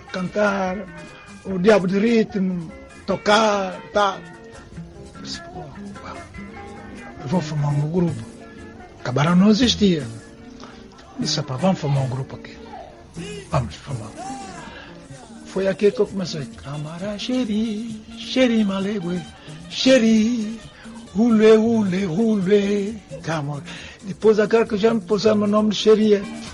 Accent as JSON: {"language": "Portuguese", "country": "São Tomé & Príncipe", "said": "Eu gosto de todas, para mim, que eu sou santomense, sou feijão com arroz, eu gosto de todas."}